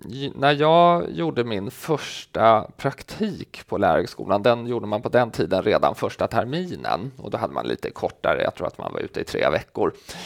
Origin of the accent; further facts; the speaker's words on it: Skärholmen, Stockholm County, Sweden; Jag är uppväxt ute i Skärholmen, som ju klassificerat som ett utsatt område.